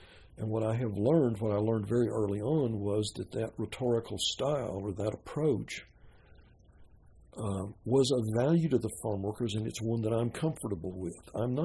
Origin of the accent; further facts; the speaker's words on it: Texas, United States; accent: Northern Texan; My accent, native accent, is Northern Texan, but I've learned to speak sort of generic Southern. So the people can't knock me for being an outsider. I'm not, okay? My degrees are, my high school is in Texas.